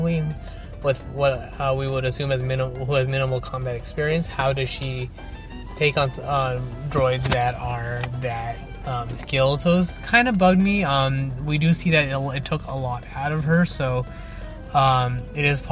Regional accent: India; So being an Indian, it is of importance to me.

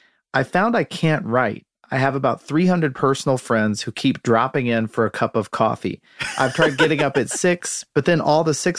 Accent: Alabama, United States; I think about somebody like Harper Lee, of course, from my home state.

